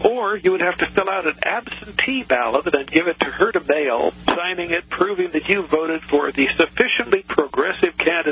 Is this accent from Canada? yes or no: no; California, United States; In the first place, I grew up in California in an environment where every year housing prices went up a little bit more.